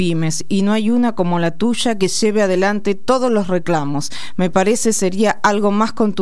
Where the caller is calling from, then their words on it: Barracas, Buenos Aires Province, Argentina; de Barracas.